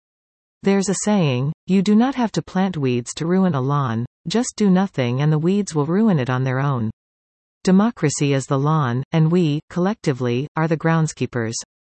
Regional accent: Edmonton, Alberta, Canada; I grew up in Edmonton in the 1960s

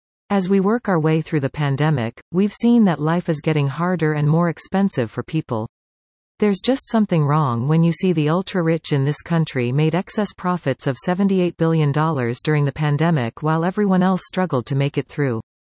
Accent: Coquitlam, British Columbia, Canada; I was raised in Coquitlam and lived on the south side of Port Coquitlam for 4 years.

